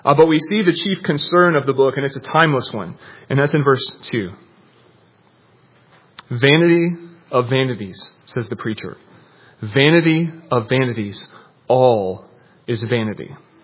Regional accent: Florida, United States; I'm from Florida, so this still fascinates me.

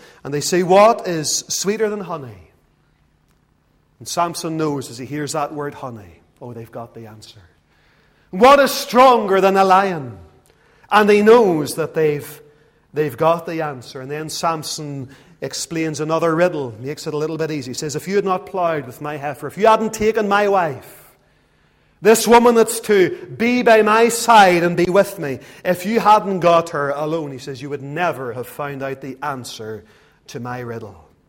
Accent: Lisburn, Northern Ireland, United Kingdom; I can remember growing up in Lisburn

